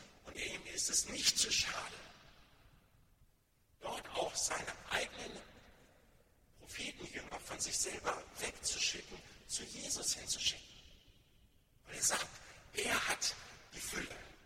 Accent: Bremen, Germany; Und Pleroma, das ist nun uns als Bremer gut vertraut, auch gerade mit, im Hinblick auf die Hafenstadt und mit Blick auf die Weser.

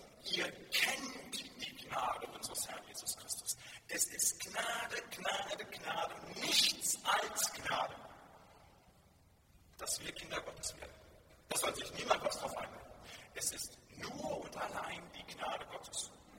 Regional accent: North Rhine-Westphalia, Germany; Da, wo ich herkomme, aus den Gemeinschaftskreisen, das ist Finnland und Wittgenstein

